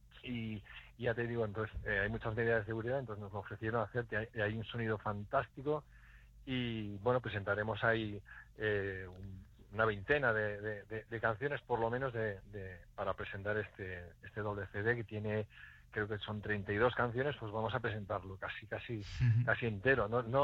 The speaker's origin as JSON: {"language": "Spanish", "town": "Molina", "country": "Spain", "said": "excepto yo que soy de Molina"}